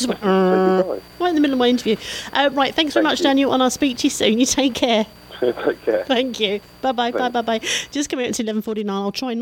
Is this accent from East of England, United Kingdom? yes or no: no; London, United Kingdom; accent: Cockney; Then you get my Cockney accent come through.